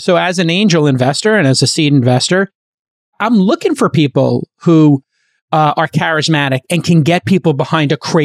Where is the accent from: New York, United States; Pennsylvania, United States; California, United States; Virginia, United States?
New York, United States; Brooklyn; No, I'm from Brooklyn. So it's New Jersey's like the sixth borough.